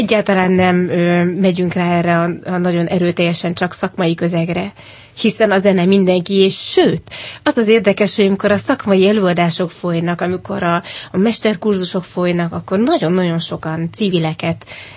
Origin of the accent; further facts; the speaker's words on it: Kaposvár, Somogy, Hungary; a Csiki Gergely Színházban nőttem föl Kaposváron, a szüleim ott voltak zenészek